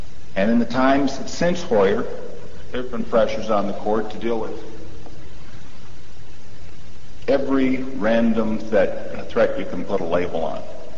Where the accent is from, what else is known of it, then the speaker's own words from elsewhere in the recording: Racine, Wisconsin, United States; I'm from Racine. I'm an attorney.